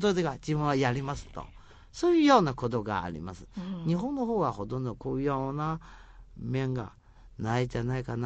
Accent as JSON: {"language": "Japanese", "country": "China", "second_language": "Japanese", "said": "私は中国人としては、"}